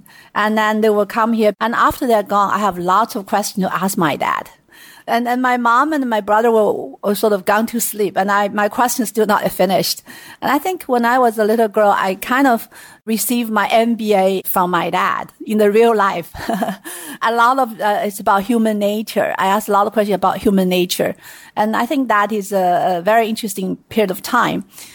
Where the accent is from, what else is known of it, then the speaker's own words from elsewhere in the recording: Sichuan, China; English is a second language; I was born and raised in Sichuan province. There's a little town called Bigfoot.